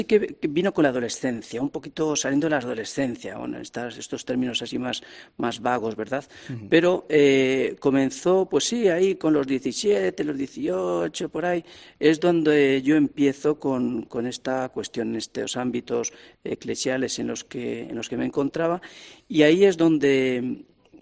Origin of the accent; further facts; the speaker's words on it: Castilla-La Mancha, Spain; Allí en La Mancha, en mi zona, en mi pueblo, es la Virgen de Peñarroya.